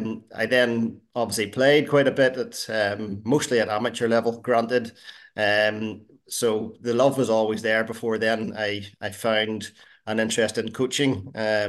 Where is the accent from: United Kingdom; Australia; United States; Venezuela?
United Kingdom; Larne, Northern Ireland; both at my hometown club at Larne and then later for Ballyclare.